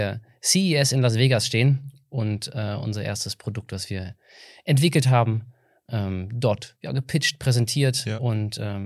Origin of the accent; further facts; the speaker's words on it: Aachen, North Rhine-Westphalia, Germany; Also, geboren in Aachen, hier zur Schule gegangen, Abitur gemacht, anschließend Mechatronik studiert.